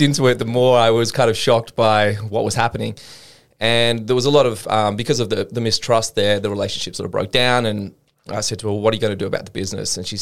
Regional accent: England, United Kingdom; born there; because I was born in England, I used to travel a lot with my family early on through Europe

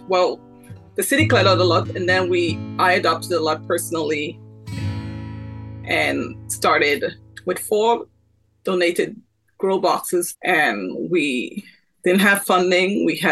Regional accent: Trinidad & Tobago; I think growing up in Trinidad, my grandparents were farmers.

